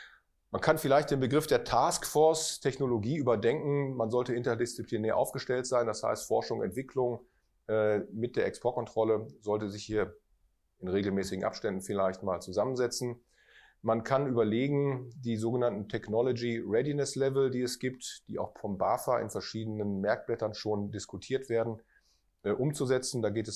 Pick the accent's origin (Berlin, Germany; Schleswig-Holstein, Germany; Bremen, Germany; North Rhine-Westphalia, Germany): North Rhine-Westphalia, Germany; also born or lived in Lower Saxony; Ich bin ja gebürtiger Niedersachse, habe aber meine Kindheit und Jugend am Niederrhein verbracht.